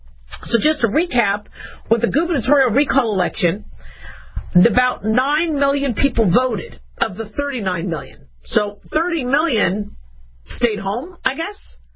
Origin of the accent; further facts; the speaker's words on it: California, United States; born there; I'm from California. I was born there. I never lived there during Gavin Newsom's rule, but I have family there.